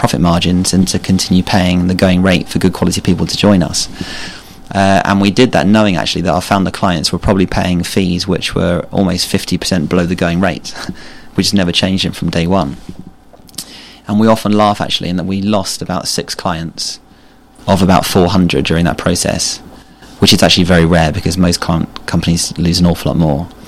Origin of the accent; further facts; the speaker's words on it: Twickenham, London, United Kingdom; I came from the Mall prep school, so, and I've lived in Twickenham all my life.